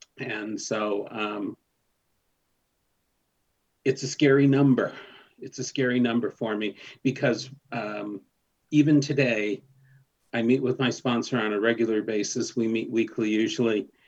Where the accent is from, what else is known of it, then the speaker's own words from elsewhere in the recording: East Providence, Rhode Island, United States; Like I said, I grew up in East Providence, Rhode Island, a little suburb called Riverside.